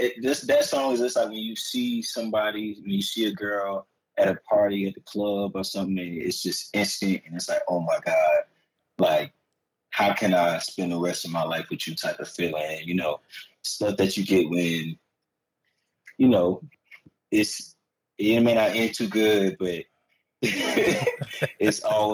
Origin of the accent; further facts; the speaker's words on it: Savannah, Georgia, United States; accent: Geechee Gullah; I'm from Savannah. So we kind of Geechee Gullah out here a little bit.